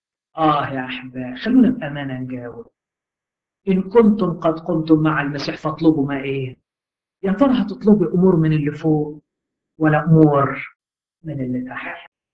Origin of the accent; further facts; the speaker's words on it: Upper Egypt, Egypt; لكن معروف عندنا في الصعيد